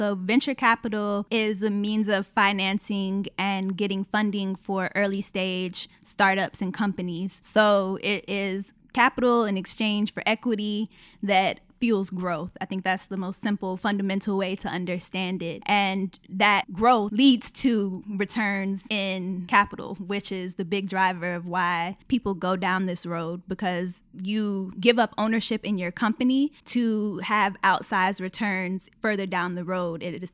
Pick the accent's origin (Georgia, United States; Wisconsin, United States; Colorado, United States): Georgia, United States; Atlanta; I grew up in Atlanta. I'm of Jamaican heritage. Very proud of that. Very much a around the way girl, love my city.